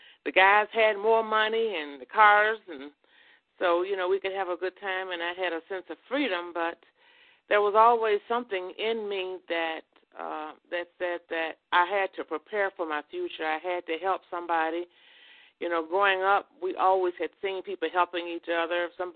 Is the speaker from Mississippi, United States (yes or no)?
yes; Natchez, Mississippi, United States; I grew up in Natchez, Mississippi, and I grew up during a time when Natchez was segregated.